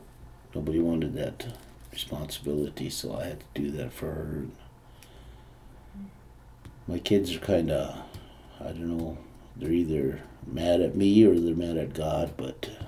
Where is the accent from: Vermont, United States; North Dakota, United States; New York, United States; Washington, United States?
North Dakota, United States; now in Mandan, United States; I'm from the Standing Rock Sioux tribe. My place of residence right now is in Mandan